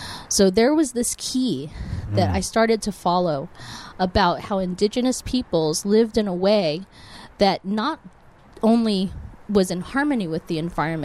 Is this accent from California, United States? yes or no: yes; Burbank, California, United States; I grew up in Los Angeles in Burbank, California.